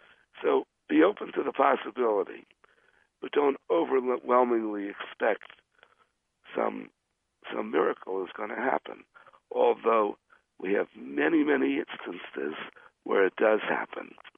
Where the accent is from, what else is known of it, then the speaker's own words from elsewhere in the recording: Philadelphia, Pennsylvania, United States; because I was brought up in Philadelphia. I was brought up in, I guess, a somewhat contracted middle-class family.